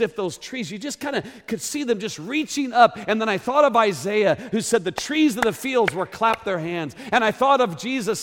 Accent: Arizona, United States; We're from Arizona. We want windows. We like big windows.

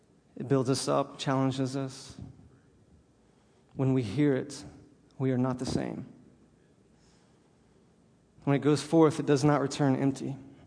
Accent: Alabama, United States; I'm a simple guy. I'm from Alabama, okay?

